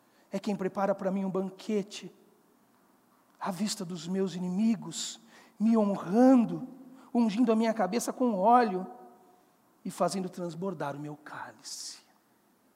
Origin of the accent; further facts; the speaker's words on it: São Paulo, Brazil; Mata a saudade da minha terra. Vale do Paraíba.